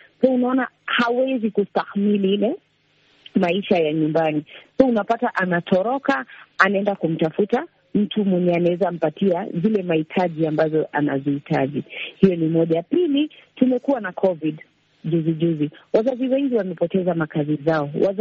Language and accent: Swahili; Kibra, Nairobi, Kenya; mimi natoka area ya Kibra, na unapata kama hapa kwetu Kibra unapata tuko na ile umaskini.